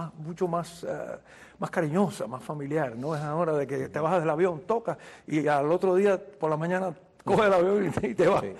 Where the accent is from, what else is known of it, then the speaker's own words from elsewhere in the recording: Cuba; moved away; uno de los varios que salimos de Cuba.